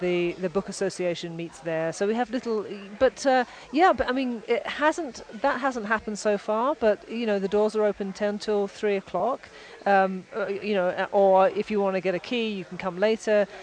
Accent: England, United Kingdom; also born or lived in Canada; Well, okay, I'm from England via Canada, you know.

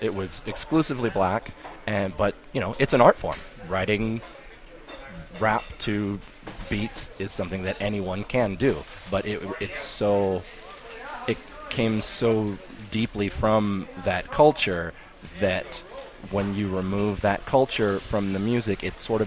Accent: San Diego, California, United States; My family is all San Diego Chargers fans because we grew up in San Diego.

